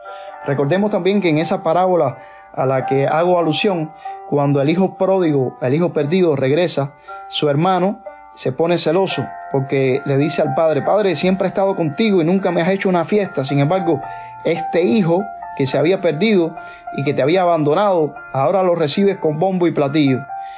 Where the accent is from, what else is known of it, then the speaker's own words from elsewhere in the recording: Cuba; Incluso siendo cubanos que amamos y anhelamos la libertad